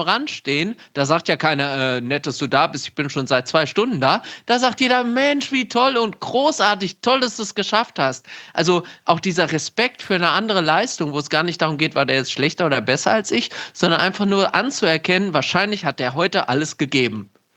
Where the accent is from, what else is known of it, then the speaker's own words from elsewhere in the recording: Gelnhausen, Hesse, Germany; deswegen natürlich hier in meiner Heimat eine echte Legende im wahrsten Sinne des Wortes.